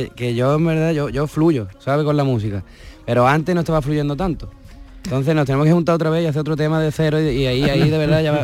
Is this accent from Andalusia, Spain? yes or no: yes; Málaga, Andalusia, Spain; now in Madrid, Spain; yo aquí vivo en Madrid, pero yo soy de Málaga y siempre vengo a Málaga cada vez que puedo.